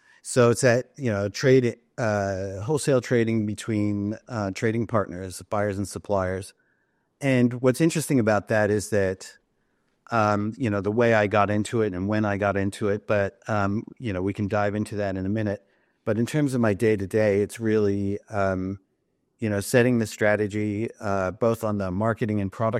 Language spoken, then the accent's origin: English; Philadelphia, Pennsylvania, United States; also born or lived in San Francisco, United States; Yeah, that's right. And I grew up on the East Coast as well.